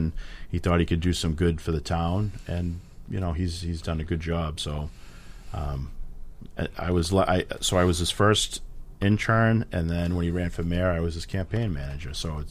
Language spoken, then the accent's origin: English; Weymouth, Massachusetts, United States; I grew up in Weymouth. I'm raising my kids in Weymouth, and I love Weymouth.